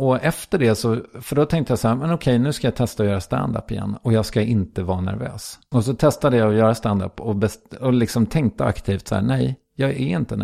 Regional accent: Strängnäs, Södermanland, Sweden; Och jag kommer då som sagt från Strängnäs

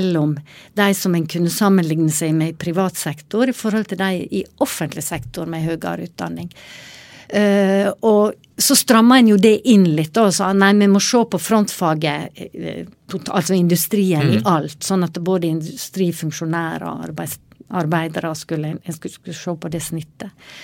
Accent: Volda, Møre og Romsdal, Norway; jeg er jo født og vokst opp i Volda

